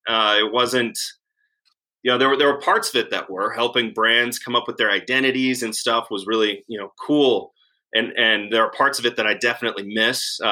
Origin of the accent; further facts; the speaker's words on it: Wisconsin, United States; Yeah, so I grew up in the Midwest in Wisconsin.